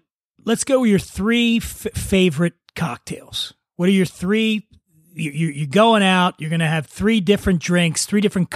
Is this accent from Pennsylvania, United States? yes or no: yes; Philadelphia, Pennsylvania, United States; We're from Philly. That's what we do.